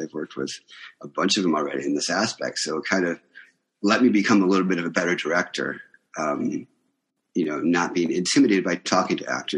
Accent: Cleveland, Ohio, United States; I came from Cleveland and I went to the New York Film Academy here on the Universal lot.

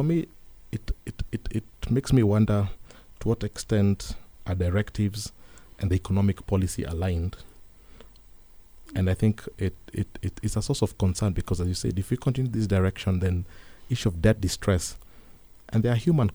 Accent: Kenya; also born or lived in Egypt; When I used to introduce myself as a Kenyan

